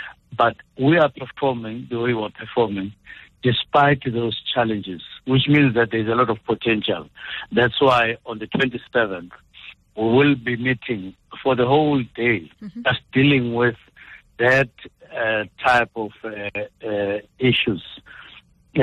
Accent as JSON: {"language": "English", "town": "Mbangi", "region": "KwaZulu-Natal", "country": "South Africa", "said": "Look, I come from Mbangi in KZN myself"}